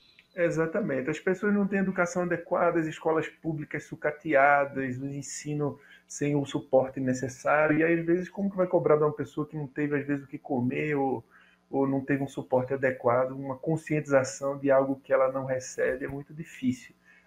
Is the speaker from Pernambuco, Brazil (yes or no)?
yes; Recife, Pernambuco, Brazil; eu sou do Recife